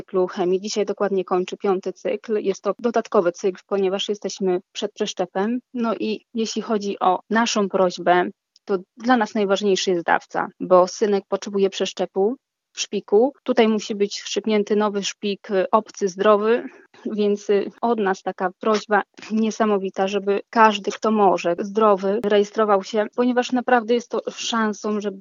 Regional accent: Żagań, Lubusz Voivodeship, Poland; Jako rodzina pochodzimy z Żegania, mieszkamy w Żeganiu

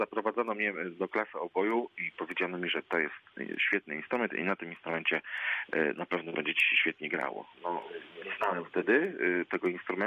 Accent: Legnica, Lower Silesian Voivodeship, Poland; now in Zielona Góra, Poland; Jestem z Legnicy.

